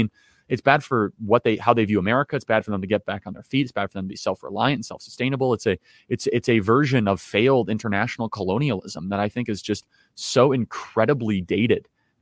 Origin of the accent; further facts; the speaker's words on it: Midwest, United States; but you're right near Notre Dame, which I grew up in the Midwest.